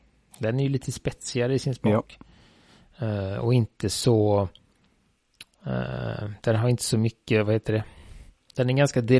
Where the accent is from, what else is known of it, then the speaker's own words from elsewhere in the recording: Västra Götaland County, Sweden; accent: Gothenburg; Men den har väl landat på göteborgska. Ja. Det skulle jag väl, de flesta som inte bor i Göteborg, säga att jag har en göteborgsk dialekt.